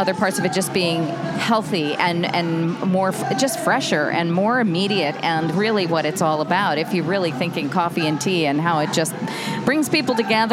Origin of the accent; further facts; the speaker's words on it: Brazil; Growing up in Brazil